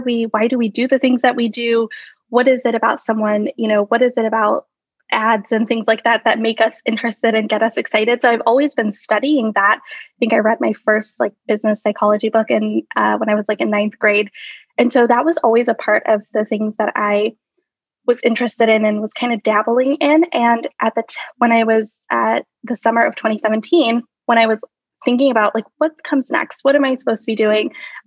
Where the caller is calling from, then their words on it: Buffalo, New York, United States; Yeah, I am in Buffalo, New York. So that's a western part of New York, not close to New York City at all.